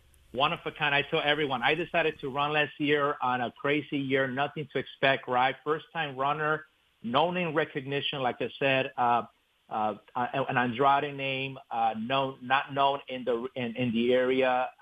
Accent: Chicago, Illinois, United States; moved away as an adult; I'm honored as a Latino myself to work hard for the constituents, born and raised in Chicago, grew up in Pilsen, moved into the region 21 years ago when I got married to my wife, Jackie.

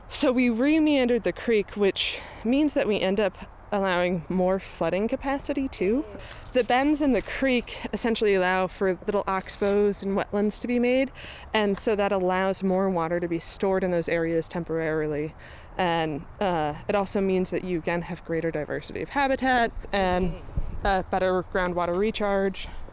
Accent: Massachusetts, United States; I grew up in Massachusetts, across the street from a land trust.

